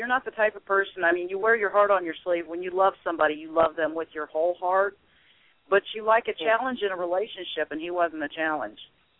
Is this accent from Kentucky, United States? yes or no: yes; Latonia, Kentucky, United States; I'm from Northern Kentucky, Latonia. Hi, neighbor.